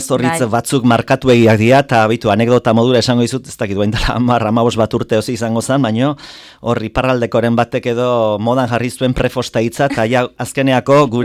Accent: Bergara, Basque Country, Spain; accent: Bergara Basque; ni nire euskara bergaraku

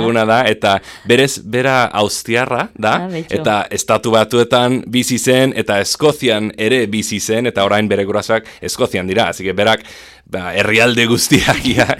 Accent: Zegama, Basque Country, Spain; Ba, berez ni txiki nintzenen, Zegaman bizi nintzen, ni jaio nintzen hemen, Euskaldunan, baina justo jaio baino lehen nire gurasoak estatu batuetatik etorri zen hemen bizitzea.

